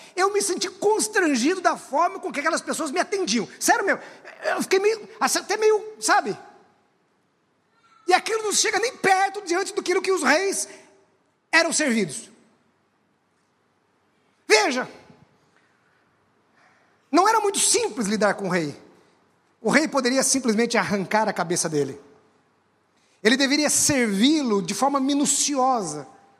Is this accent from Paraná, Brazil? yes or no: yes; Paraná, Brazil; Eu sou paranaense, eu sou um pé vermelho, nasci no norte do Paraná.